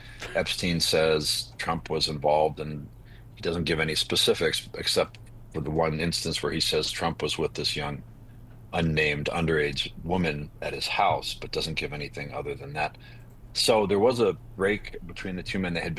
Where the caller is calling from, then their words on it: New York, United States; He's got ranches, of course, in my state here of New Mexico. Actually, I'm calling you from New York tonight